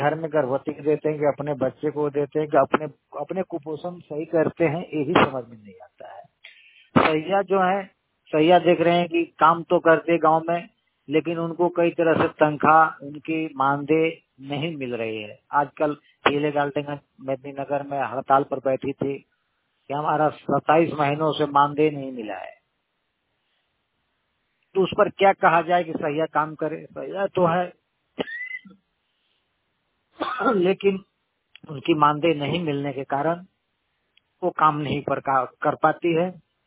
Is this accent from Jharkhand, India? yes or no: yes; Chukbera, Jharkhand, India; मैं झारखंड के पलामू डिस्ट्रिक्ट से हूँ। मेरा गांव चुकबेरा है।